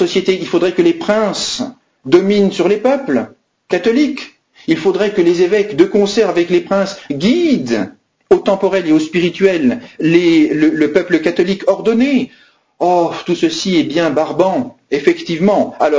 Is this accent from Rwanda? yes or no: no; France; ça c'est toute autre chose, nous sommes français.